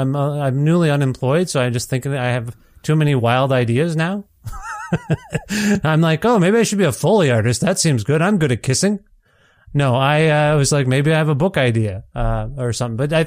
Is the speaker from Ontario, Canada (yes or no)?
yes; Cambridge, Ontario, Canada; also born or lived in Kitchener; I was born in the Kitchener Hospital, raised in Cambridge, Ontario, but I don't know why I was born in Kitchener.